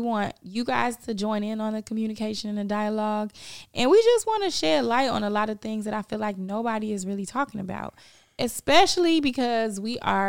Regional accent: Chicago, Illinois, United States; now in Los Angeles, United States; So I'm originally from Chicago. I'm born and raised in Chicago. What up, Southside? Yep. Wow, honeys. And I came to LA, I want to say, almost 10 years ago

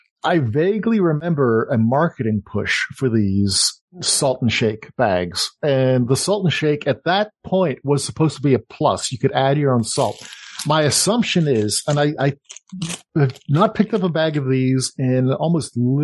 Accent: Manchester, North West England, United Kingdom; born there; I was, as you can tell from my accent. I was born in Manchester.

